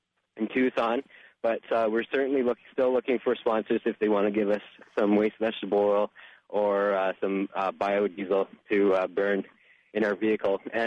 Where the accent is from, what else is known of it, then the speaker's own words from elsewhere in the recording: Canada; I'm from Canada, so seeing cactuses on the side of the road is pretty phenomenal.